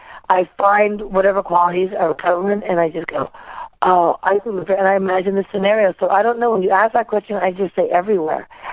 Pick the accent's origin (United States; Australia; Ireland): United States; New York; Because as a New Yorker, I always said, I'll never leave New York. Nothing is better than growing up in New York, and this is where I want to be the rest of my life.